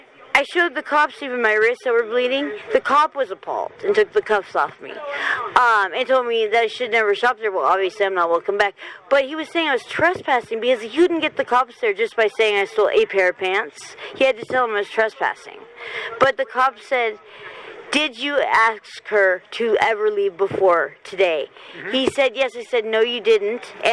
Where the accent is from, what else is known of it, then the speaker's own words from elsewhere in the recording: Santa Barbara, California, United States; 10 years. I'm from Santa Barbara.